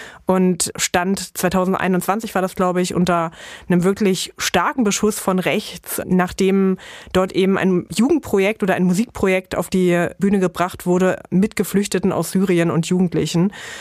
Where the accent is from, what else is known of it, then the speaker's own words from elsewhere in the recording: Dessau, Saxony-Anhalt, Germany; born there; ich bin ja gebürtige Dessauerin und war schon sehr, sehr früh sehr, sehr großer Hip-Hop-Fan.